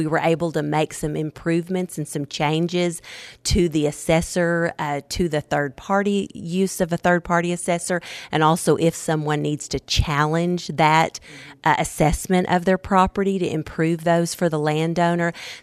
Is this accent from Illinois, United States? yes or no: no; Oklahoma, United States; I'm from Western Oklahoma, too.